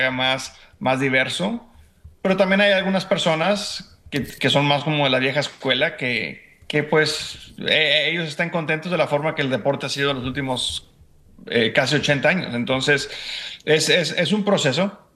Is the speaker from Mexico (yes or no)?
yes; Mexico; como piloto mexicano, como piloto latino, definitivamente ha sido difícil llegar aquí